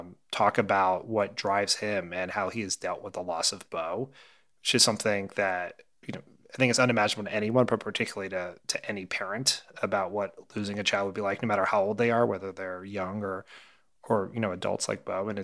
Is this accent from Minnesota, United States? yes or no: no; Delaware, United States; like Scranton and his neighborhood of Claymont, Delaware, which, you know, near where I grew up